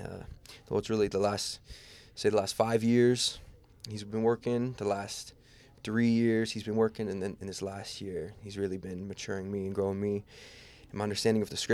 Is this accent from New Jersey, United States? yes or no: no; California, United States; now in Florida, United States; I come from California. I got a family. I got five brothers and sisters. We're all born in California.